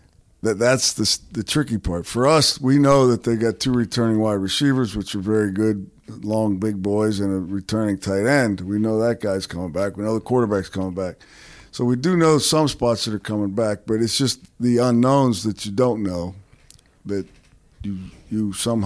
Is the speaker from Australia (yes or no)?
no; Youngstown, Ohio, United States; No, I'm from Youngstown, Ohio.